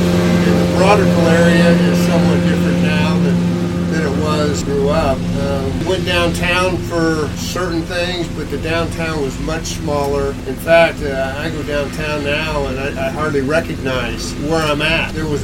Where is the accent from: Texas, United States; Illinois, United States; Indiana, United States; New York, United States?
Indiana, United States; Indianapolis; born there; I am 66 years old. I was born on June 12, 1954, at St. Vincent's Hospital in Indianapolis, Indiana.